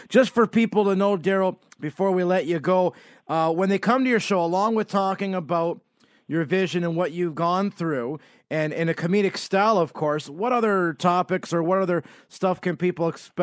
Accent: Niagara Falls, Ontario, Canada; because we're from Niagara Falls here, that I can come to Toronto to see you

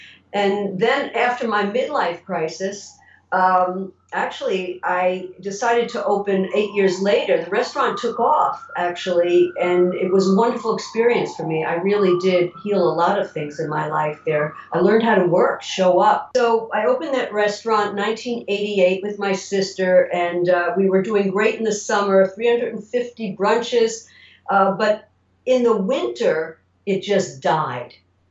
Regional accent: Great Neck, New York, United States; moved away as an adult; also born or lived in Rome; I grew up in Great Neck and modeled and in high school, and afterwards moved in the city for a year and did more modeling and dancing. And then at 19, I went to Europe in Rome.

